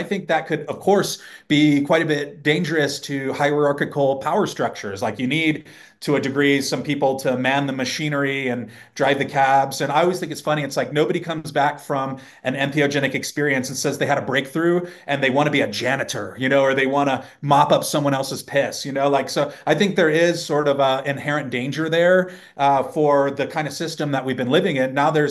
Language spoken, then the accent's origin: English; San Diego, California, United States; So the elevator pitch is I grew up in San Diego, California, hosting a lot of exchange students.